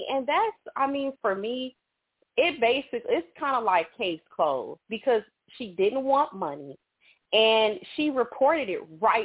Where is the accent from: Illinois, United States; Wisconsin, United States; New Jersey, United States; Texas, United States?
Illinois, United States; Chicago; Like, I'm from Chicago, and I love